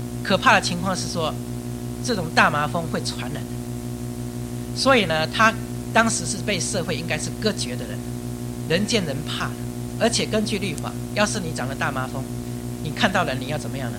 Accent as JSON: {"language": "Chinese", "country": "China", "said": "也帮助我们中国人对传道人要尊敬"}